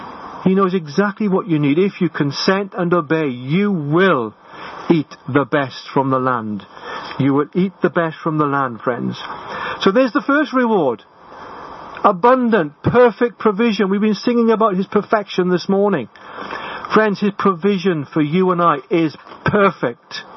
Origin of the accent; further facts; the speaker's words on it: Wales, United Kingdom; Being a Welshman, I must get that right.